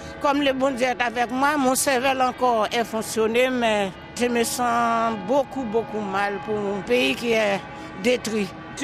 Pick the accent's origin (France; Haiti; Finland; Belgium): Haiti; now in Italy; Plus de 30 ans, j'avais laissé Haïti. Quand j'ai trouvé quelqu'un ici, en Italie, qui m'avait demandé où je suis venu, j'ai dit je suis venu de Haïti.